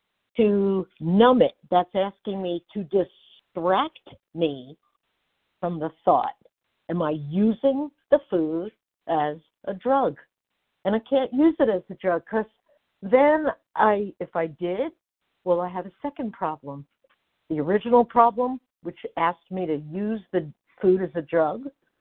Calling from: Nevada, United States

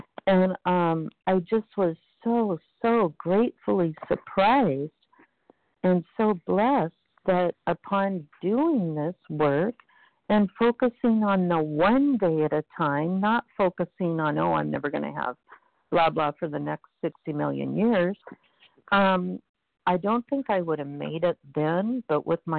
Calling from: Washington, United States; calling, recovered, calling from Washington State.

